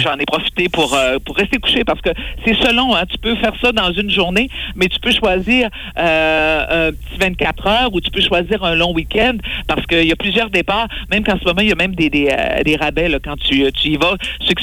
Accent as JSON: {"language": "French", "town": "Saguenay", "region": "Quebec", "country": "Canada", "said": "Je viens quand même de Saguenay."}